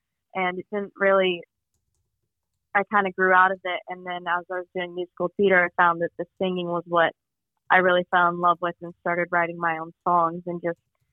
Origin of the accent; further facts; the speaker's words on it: Dallas, Texas, United States; now in New York, United States; It was really interesting growing up in this big city. I was kind of in like a closed off town inside of it